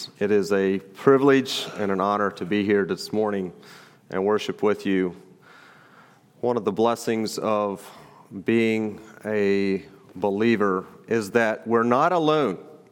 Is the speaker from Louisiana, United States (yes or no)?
no; Virginia, United States; We are from Virginia. I serve as pastor at Bethany Mennonite Church.